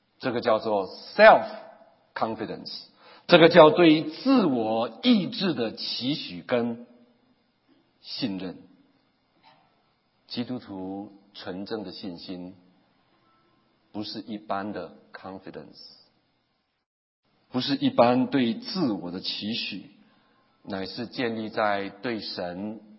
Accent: Taiwan; accent: Taiwanese Mandarin; 我有点台湾国语，看没有到哈

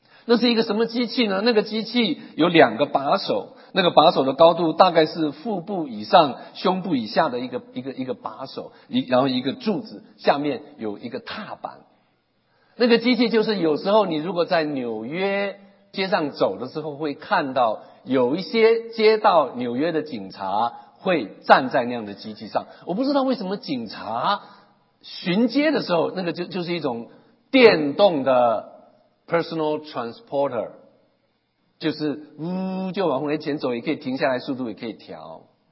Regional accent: Taitung, Taitung County, Taiwan; 我从小在台东长大的时候看到农夫戴在双臂上的白色的一个

